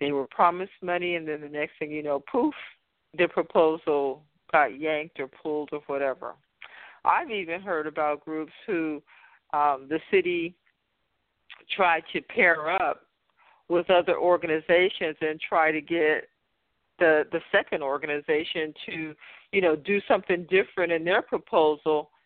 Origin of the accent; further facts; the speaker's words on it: Fresno, California, United States; also born or lived in San Francisco; because I was born and raised in a racially and economically disadvantaged area of the city of Fresno. I was born in Southwest Fresno